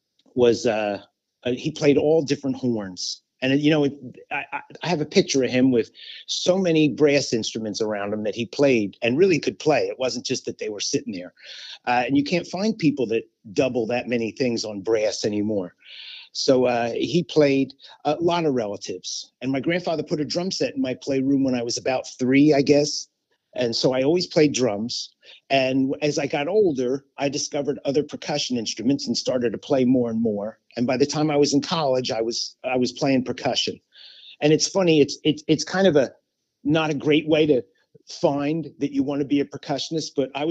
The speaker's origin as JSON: {"language": "English", "town": "Vineland", "region": "New Jersey", "country": "United States", "tie": "born or raised there", "also_born_or_lived": "Philadelphia", "said": "And so I was born in Philadelphia and born and raised, in Vineland, which is Cumberland County."}